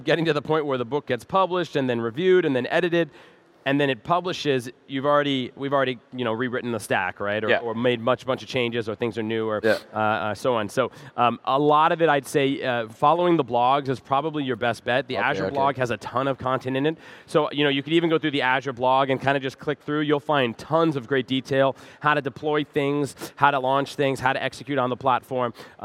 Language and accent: English; New Jersey, United States; I'm from Jersey, so enjoy everyone.